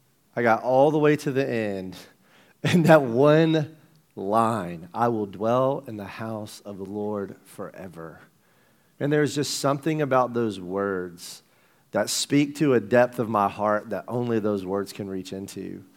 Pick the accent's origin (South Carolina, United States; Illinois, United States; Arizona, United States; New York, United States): South Carolina, United States; And that's saying a lot because I'm from South Carolina. I am not from Texas.